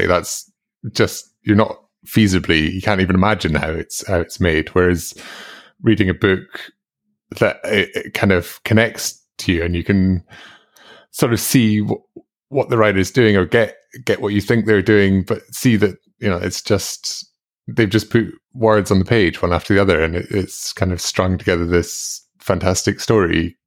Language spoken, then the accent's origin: English; Scotland, United Kingdom; I guess because I'm Scottish and it sort of referenced a lot of kind of small details about Scottish life